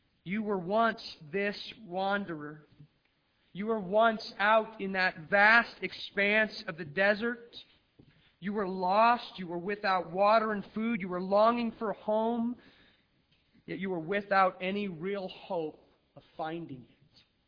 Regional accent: Colorado, United States; You know, I grew up here in Colorado

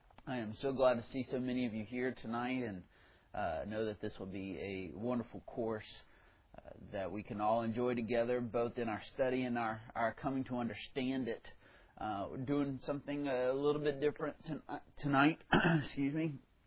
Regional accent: Central, Louisiana, United States; I'm from this area. I'm from Central. Grew up here. Went to high school here. Went to church here. Went to LSU

